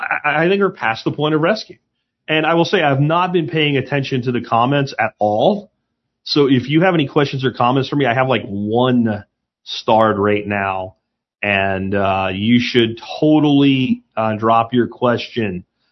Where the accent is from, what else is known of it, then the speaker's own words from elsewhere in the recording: Texas, United States; the shape of the state of Texas, because I'm from Texas, with the Texas flag on it.